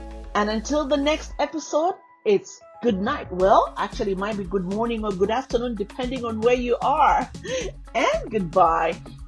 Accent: Zambia; it just reminds me of myself growing up in Zambia

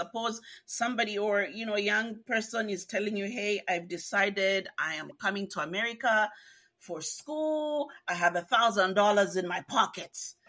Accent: Copperbelt, Zambia; I grew up on the Copper Belt.

